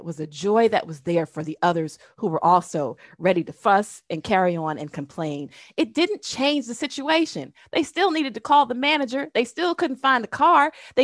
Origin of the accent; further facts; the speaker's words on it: New Jersey, United States; Silly me, I'm from Jersey.